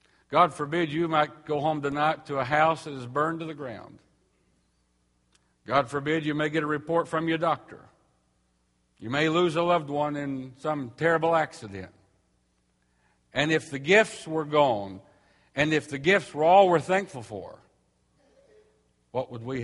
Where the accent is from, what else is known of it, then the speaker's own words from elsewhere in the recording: Jefferson City, Missouri, United States; By the way, I grew up in Jefferson City, so this is home to me, and it's good to be back.